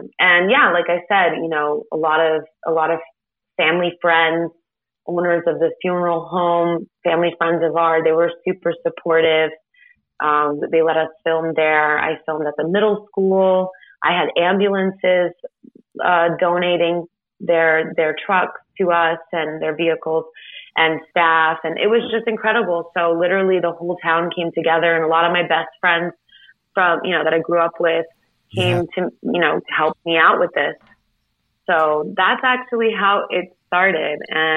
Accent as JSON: {"language": "English", "town": "Port Jervis", "region": "New York", "country": "United States", "tie": "born or raised there", "said": "it would mean a lot to me if I could film this in my hometown, where obviously I went to high school, but I had lost so many loved ones and friends to this epidemic. And I knew that the town was still struggling with the issue"}